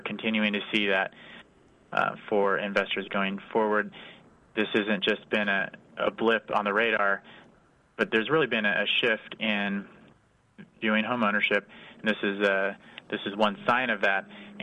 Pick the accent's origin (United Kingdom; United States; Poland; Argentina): United States; Kansas; maybe just because I grew up in Kansas and I know that heartland kind of market.